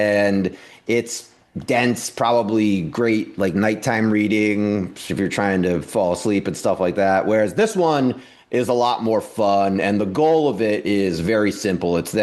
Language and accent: English; East Coast, United States; growing up on the East Coast, I watched too much Price is Right or something, but I always wanted to marry a California girl.